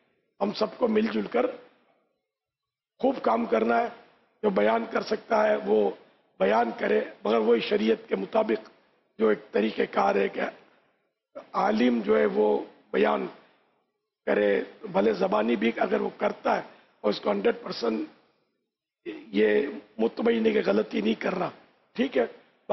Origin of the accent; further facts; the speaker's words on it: Karachi, Sindh, Pakistan; born there; میں کراچی میں پیدا ہوا ہوں، اگرچہ ہم لوگ مہمان ہیں، ہمارے باپ دادے ہجرت کر کے آئے تھے